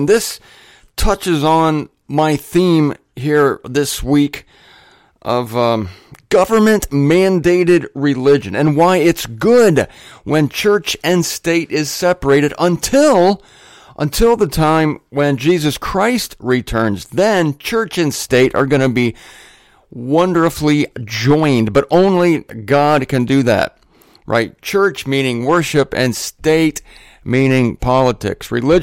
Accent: Greenwich, Connecticut, United States; This church sign I saw back in my hometown of Greenwich, my ex-hometown. See, they kicked me out of there.

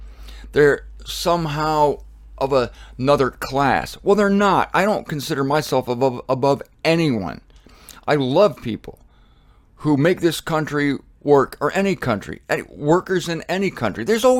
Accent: Canton, Ohio, United States; I'm from Canton, Ohio. It's a city. I was raised in the suburbs, so my fingernails are clean.

